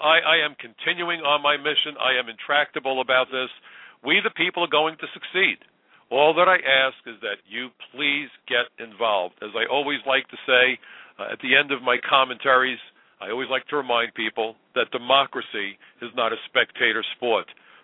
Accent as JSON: {"language": "English", "town": "New York City", "region": "New York", "country": "United States", "said": "I'm a New Yorker. I live in the most ethnically diverse city probably in the world."}